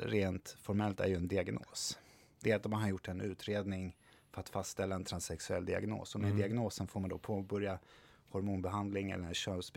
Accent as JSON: {"language": "Swedish", "town": "Stockholm", "region": "Stockholm County", "country": "Sweden", "said": "Jag är från Stockholm."}